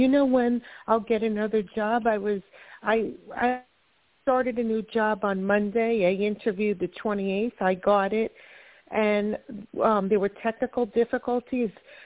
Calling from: Florida, United States; from Florida.

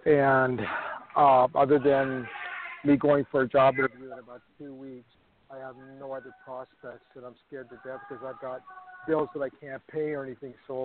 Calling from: New York, United States; And I'm calling from New York.

